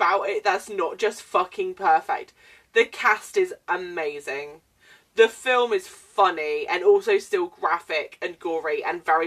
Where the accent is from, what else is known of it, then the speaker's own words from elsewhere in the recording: United Kingdom; I'm also British. I feel like there is an ingrown love of the Cornetto trilogy as a British person.